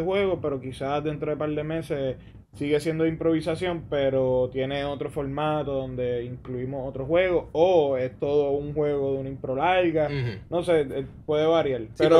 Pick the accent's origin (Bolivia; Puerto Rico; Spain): Puerto Rico; Carraízo; soy de Carraízo.